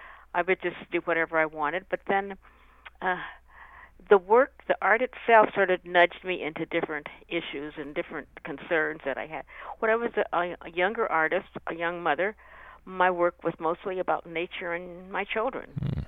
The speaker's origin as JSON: {"language": "English", "town": "Pasadena", "region": "California", "country": "United States", "tie": "born or raised there", "said": "I grew up in Pasadena, California. There was some segregation, but that was not really like growing up in another state in the South."}